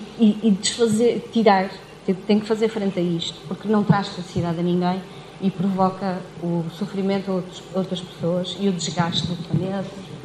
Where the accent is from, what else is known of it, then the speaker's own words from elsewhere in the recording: Norte, Portugal; Eu sou daqui da zona do Valdoave.